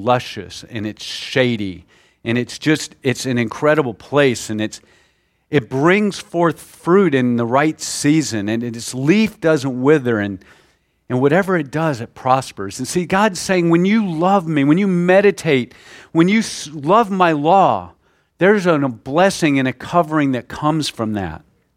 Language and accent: English; the South, United States; I'm from the South, so 95 sounds hot to me.